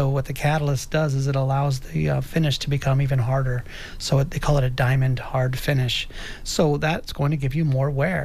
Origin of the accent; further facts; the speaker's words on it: West Coast, United States; I grew up on the West Coast where everybody out there, all the air is coming in off the water.